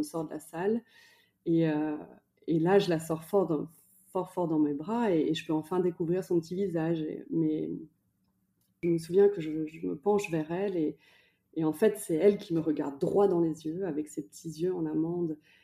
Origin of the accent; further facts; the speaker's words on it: France; also born or lived in United States; now in New York, United States; je suis belge d'origine, née aux États-Unis et ayant grandi en France. J'habite depuis 13 ans maintenant à New York avec mon mari qui est péruvien.